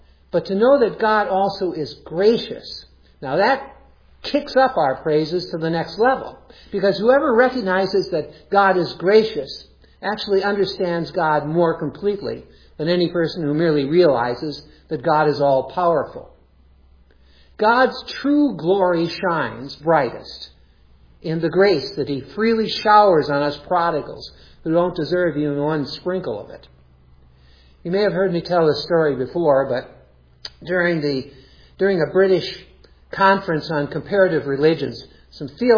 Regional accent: Michigan, United States; as somebody born and raised in Michigan, I can tell you that really Lake Tahoe is basically a pond compared to Lake Superior

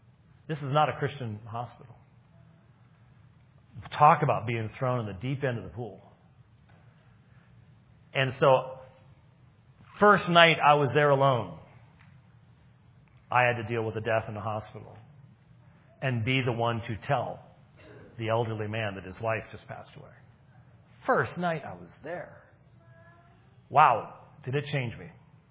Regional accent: Scotland, United Kingdom; I'm a Scotsman.

